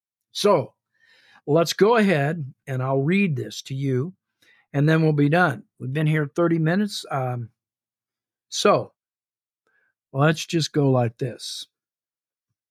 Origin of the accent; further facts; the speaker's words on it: Midwest, United States; I was brought up in the Midwest in a very conservative Christian home. We went to the local Presbyterian church every Sunday